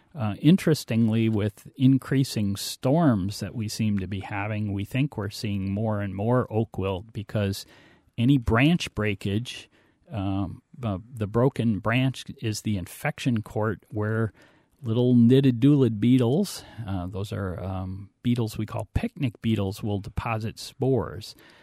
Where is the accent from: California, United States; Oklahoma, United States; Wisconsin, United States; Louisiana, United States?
Wisconsin, United States; Milwaukee; And I grew up in Milwaukee, and I think that Milwaukee, the city, and the county with their parks are one of the reasons why I got interested in trees.